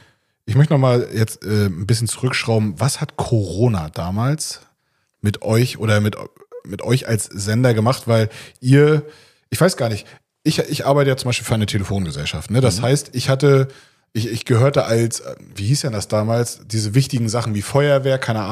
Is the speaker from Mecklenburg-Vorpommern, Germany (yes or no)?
yes; Schwerin, Mecklenburg-Vorpommern, Germany; ich komme ja aus Schwerin, ne? Schwerin ist für mich immer Hamburger Speckgürtel, das sind 100 Kilometer.